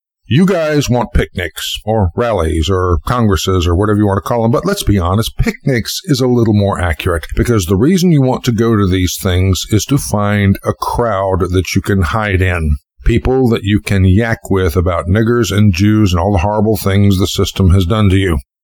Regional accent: United States; I'm just as American as you are

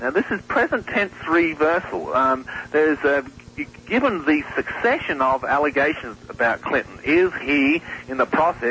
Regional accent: Australia; accent: Australian; There's my Aussie accent.

